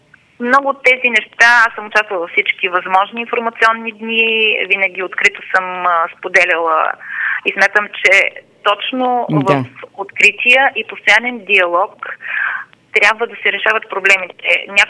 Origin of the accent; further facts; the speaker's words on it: Gabrovo, Gabrovo Province, Bulgaria; Аз съм от Габрово. В моя град е роден един от най-големите индустриалци на България